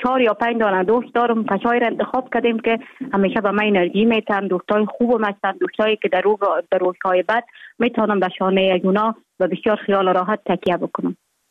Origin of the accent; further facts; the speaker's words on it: Jowzjan, Afghanistan; also born or lived in Mazar-i-Sharif; من در ولایت جوزجان به دنیا آمدیم، 26 سال عمر دارم، مکتب خود در افغان ترک تا سنف 9 در جوزجان خواندیم، بعدا آمدیم سنف 10 تا 12 در افغان ترک مزار شریف ادامه دادیم.